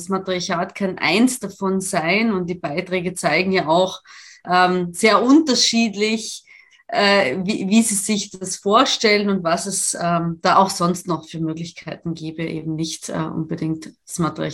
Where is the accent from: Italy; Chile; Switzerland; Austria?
Italy; now in Germany; ich komme ja aus Italien